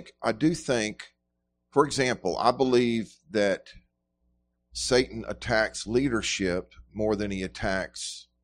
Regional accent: United States; I also have certain weaknesses because I'm an American, born in the middle 20th century and first part of the 21st century.

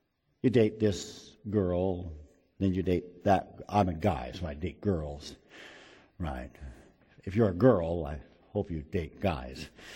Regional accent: San Diego, California, United States; I grew up in San Diego

